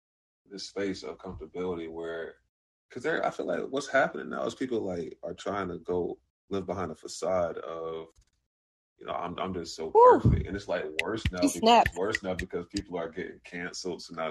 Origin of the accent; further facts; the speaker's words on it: Duval County, Florida, United States; I'm from Duval County, born and raised. I can't run away from this ratchet that's embedded in my DNA.